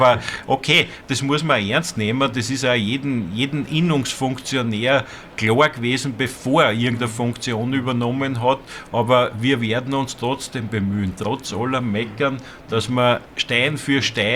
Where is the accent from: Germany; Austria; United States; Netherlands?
Austria; Lower Austria; Ich bin Niederösterreicher